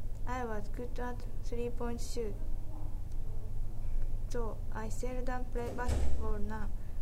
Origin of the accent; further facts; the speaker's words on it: Kisarazu, Chiba, Japan; now in Tokyo, Japan; I'm from Kisaraz in Chiba, but now I live in Tokyo with my sister.